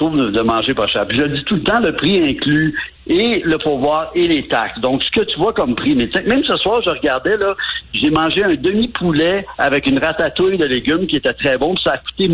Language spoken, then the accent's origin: French; Montreal, Quebec, Canada; dire que j'étais de Montréal et qu'à Montréal, on comprend pas certaines de ses décisions.